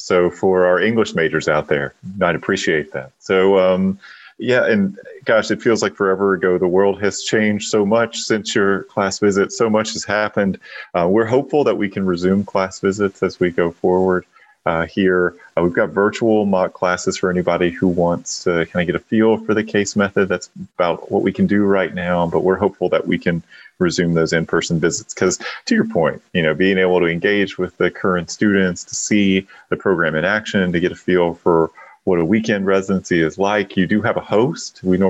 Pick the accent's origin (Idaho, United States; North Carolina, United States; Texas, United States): North Carolina, United States; Of course, my home state. Our longtime listeners will know I'm an enthusiastic North Carolinian.